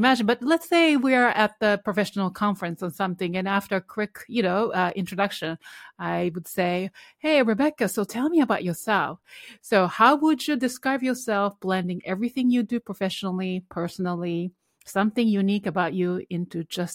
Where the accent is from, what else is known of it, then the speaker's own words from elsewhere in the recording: Japan; now in United States; am originally from Japan. Although I'm Korean, now I'm American. So in Japan, growing up